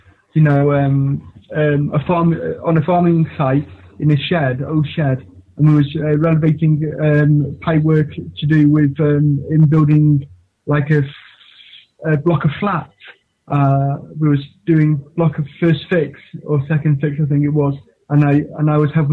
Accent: Rhyl, Wales, United Kingdom; I'm doing a plumbing course with Trade for Trade Skills. I come from Rhyl

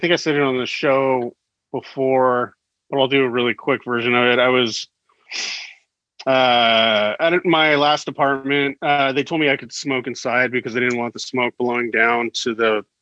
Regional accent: Danville, California, United States; also born or lived in Concord / Alamo / San Francisco; I was raised like in Danville, Concord, Alamo, which is like east of Oakland, like suburbs.

